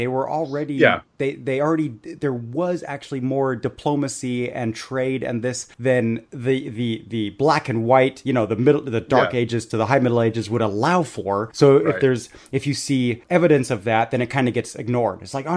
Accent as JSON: {"language": "English", "region": "Bavaria", "country": "Germany", "tie": "born or raised there", "said": "I know I grew up in Bavaria, and I know they're very proud of their heritage."}